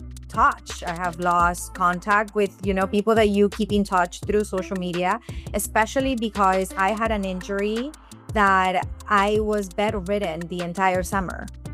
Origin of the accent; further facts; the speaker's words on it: Peru; moved away as an adult; now in Miami, United States; I was born and raised in Peru. We're a family of four girls. One by one, as soon as we graduated high school, we started immigrating to Miami, and I was number three.